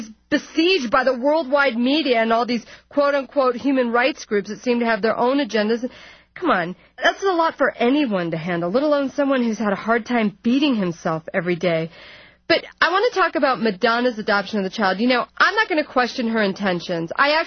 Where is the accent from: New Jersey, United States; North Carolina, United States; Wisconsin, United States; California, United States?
California, United States; Los Angeles; LA's my hometown. I'm an 818 Mexican-American Valley chica. And it's where I'm at right now, right here, coming to you from Los Angeles.